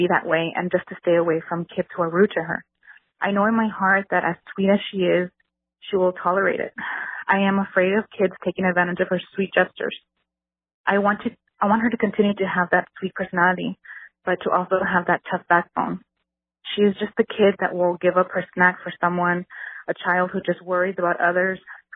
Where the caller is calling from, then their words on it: Texas, United States; Hi, guys. … from Texas.